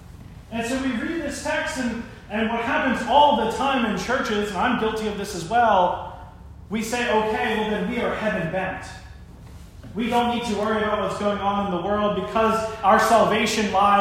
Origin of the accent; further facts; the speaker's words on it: Ocean City, New Jersey, United States; I'm from Ocean City, New Jersey, a small town down at the shore in South Jersey.